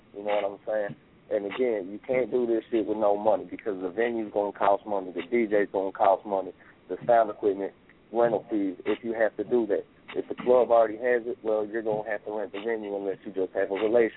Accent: Detroit, Michigan, United States; also born or lived in Macon, Georgia; I was born in Macon, Georgia, down in the South, man, straight goddamn grimy gutter South Georgia, you know what I'm saying? Grew up in the goddamn hood of Detroit, you feel me?

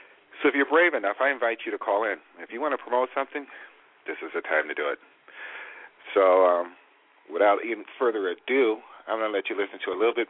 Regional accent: the South, United States; When I was a child, we had a whooping. I'm from the South. It was called a whooping.

